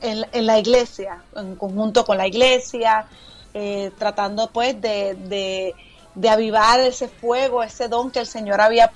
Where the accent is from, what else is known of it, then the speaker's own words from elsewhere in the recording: Puerto Rico; moved away as an adult; now in United States; tuve que hacer esa transición de mudarme de mi isla de Puerto Rico, 27 años en Puerto Rico viviendo, y ya llevo 15 años acá.